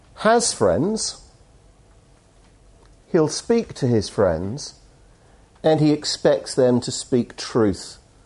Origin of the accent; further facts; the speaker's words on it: England, United Kingdom; Secondly, I'm English, and I'm therefore reserved.